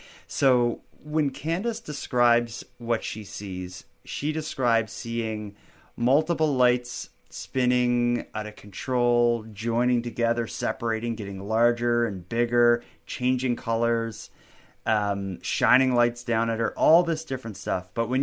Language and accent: English; Canada; as a Canadian surrounded by fresh water, you know, maybe we need to start worrying about it.